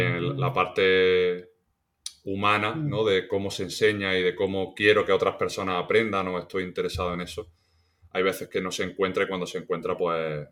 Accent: Granada, Andalusia, Spain; bueno, yo soy de Granada, he estudiado aquí

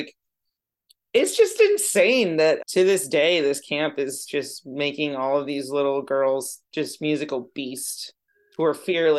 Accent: Northampton, Massachusetts, United States; I think it was a great place to grow up

